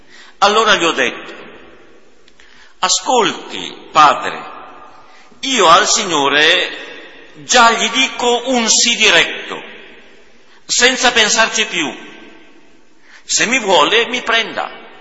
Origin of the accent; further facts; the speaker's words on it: Biella, Piedmont, Italy; vengo da Biella, ho 24 anni